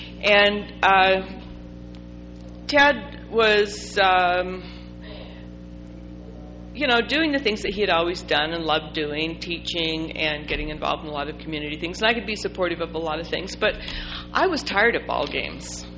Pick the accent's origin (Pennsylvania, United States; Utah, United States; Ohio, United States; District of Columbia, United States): Utah, United States; Salt Lake City; also born or lived in Switzerland; Salt Lake was a small city when we were growing up, and we grew up in Liberty Park, Fairmont Park. I had a lot of freedom, attended Salt Lake City schools, graduated from South High School